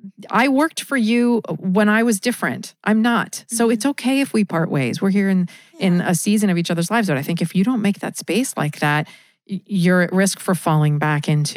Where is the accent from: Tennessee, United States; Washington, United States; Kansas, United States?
Washington, United States; Seattle; also born or lived in Midwest / New York City; growing up in Seattle, I'm from the Midwest originally, but I was only there until I was 5. So the rest of my life was in Seattle. Also spent 5 years in New York City